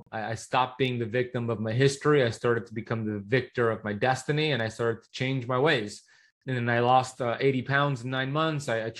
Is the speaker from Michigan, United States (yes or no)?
no; Miami Beach, Florida, United States; So I grew up in Miami Beach, Florida, where I currently reside. Born and raised here